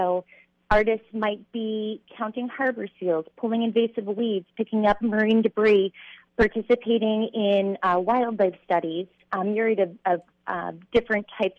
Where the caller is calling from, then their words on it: Girdwood, Alaska, United States; I'm calling in from snowy Girdwood.